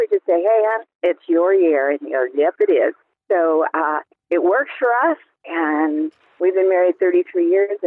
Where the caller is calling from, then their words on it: Buckeye, Arizona, United States; I'm calling from Buckeye.